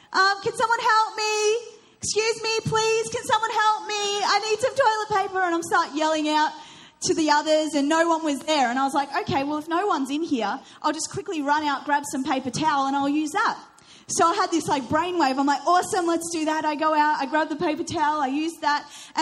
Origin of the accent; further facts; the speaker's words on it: New Zealand; also born or lived in England; My father is Iranian. My mum is Irish. I was born in England and spent a lot of my childhood in New Zealand. So I was a very confused young child, didn't know where I was from. But I grew up in New Zealand